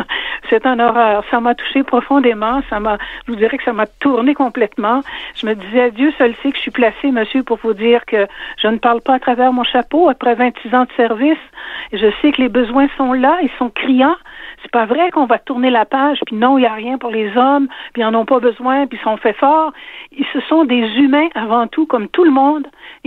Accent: Quebec City, Quebec, Canada; moi je suis de Québec, écoutez, je couvre quand même assez grand

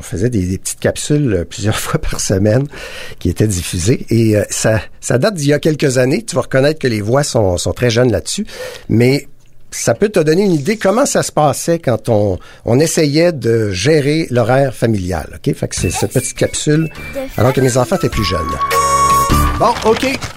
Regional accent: Saint-Norbert, Quebec, Canada; moi, je venais de Saint-Norbert, qui n'est pas vraiment le centre du monde.

